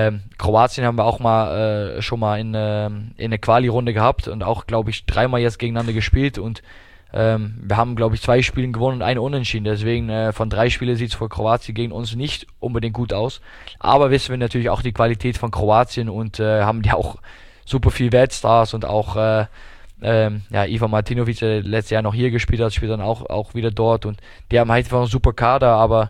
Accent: Rotterdam, South Holland, Netherlands; German is a second language; now in Germany; Ich komme aus Rotterdam.

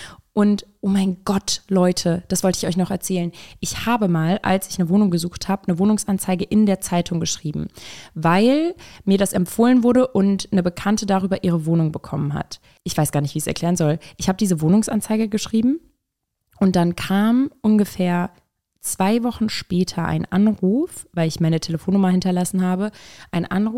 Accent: Duisburg, North Rhine-Westphalia, Germany; also born or lived in Cologne; in NRW, also sowohl in Köln als auch in Duisburg, wo ich herkomme, und in Köln habe ich ja vorher gelebt

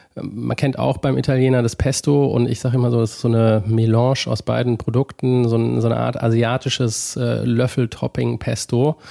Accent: Darmstadt, Hesse, Germany; aus meiner Heimatstadt Darmstadt

